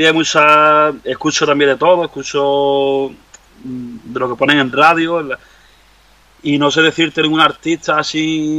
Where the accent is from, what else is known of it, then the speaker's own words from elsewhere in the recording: Linares, Andalusia, Spain; now in Málaga, Spain; porque yo soy de Linares y vivo en Málaga hace muchos años.